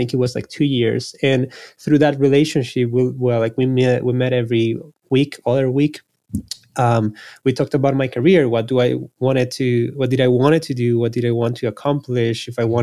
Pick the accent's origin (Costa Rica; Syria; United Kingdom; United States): Costa Rica; I come from Costa Rica, which is a small country in Central America. And I come from a family that has a lot of artists in them